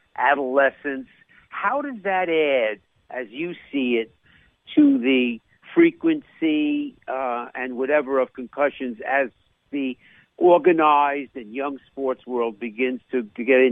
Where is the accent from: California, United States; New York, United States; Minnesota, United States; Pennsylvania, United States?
New York, United States; accent: New York; You know, I'm a New Yorker. I practice my New York accent once a week.